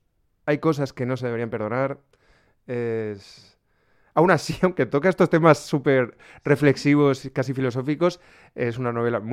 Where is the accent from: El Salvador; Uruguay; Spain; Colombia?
Spain; Desamparados, Valencian Community; el alter ego o trasunto de mi pueblo Desamparados es, en mi libro, Los Descarriados